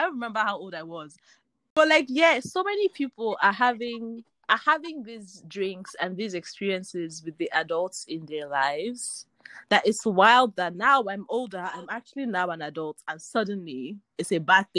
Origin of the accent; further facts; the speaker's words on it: Nigeria; It's hard, I think, being a Nigerian.